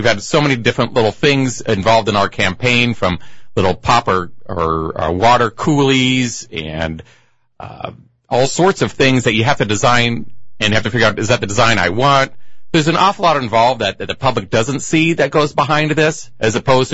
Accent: Wenatchee, Washington, United States; I'm not born, but I was raised in Wenatchee. I moved here in 1970.

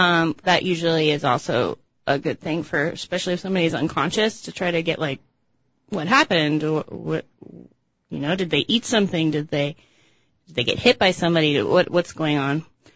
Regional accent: East Coast, United States; now in Washington, United States; When I worked, I'm from the East Coast and I never saw it.

